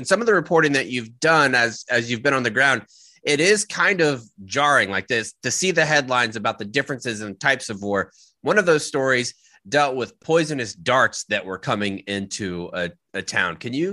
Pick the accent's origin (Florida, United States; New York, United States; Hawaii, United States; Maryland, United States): Florida, United States; I'm from Florida originally. I don't go to Florida that often.